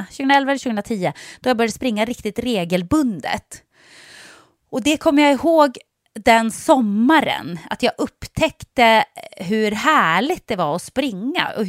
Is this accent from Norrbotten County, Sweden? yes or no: yes; Jokkmokk, Norrbotten County, Sweden; jag är ju uppväxt i naturen. Jag är uppväxt i Jokkmokk. Jag har ju levt som ett skogsbarn, kan man säga.